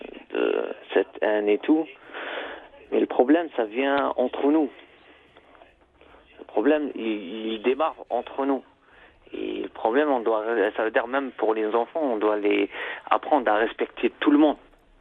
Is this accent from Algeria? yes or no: yes; Algeria; moi, je suis un Algérien